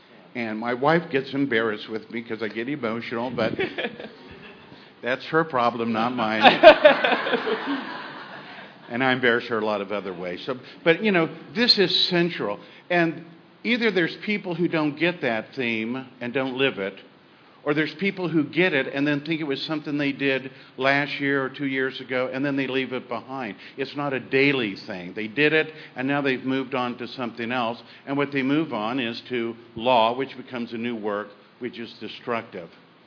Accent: Columbia, United States; from Columbia.

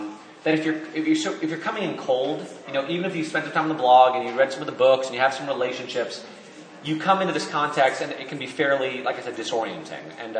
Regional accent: East Coast, United States; also born or lived in Netherlands / California; Born in Holland. I was raised mainly on the East Coast, like New York, Connecticut, D.C., went to college in California.

